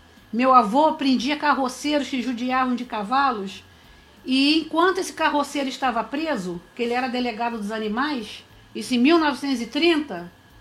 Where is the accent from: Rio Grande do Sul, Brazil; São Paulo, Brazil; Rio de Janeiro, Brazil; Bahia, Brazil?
Rio de Janeiro, Brazil; Santanésia; Então, a minha infância, eu fui criada em Santanésia, meu pai era operário da fábrica de papel Piraí.